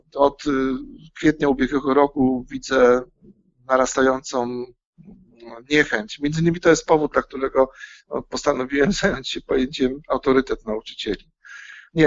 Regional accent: Greater Poland Voivodeship, Poland; Wielkopolaninem. Mhm. Dla mnie praca od podstaw jest taka kluczowa.

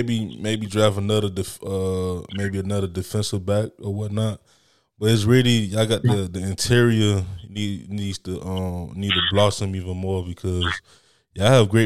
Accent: Miami, Florida, United States; I'm from Miami, and we don't have we're a big city, but we're not like LA and New York.

